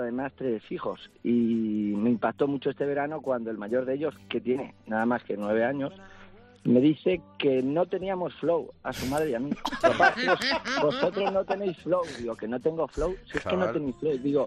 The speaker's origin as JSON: {"language": "Spanish", "town": "Albacete", "region": "Castilla-La Mancha", "country": "Spain", "said": "que soy de Albacete y tenemos aquí hoy, estamos en feria."}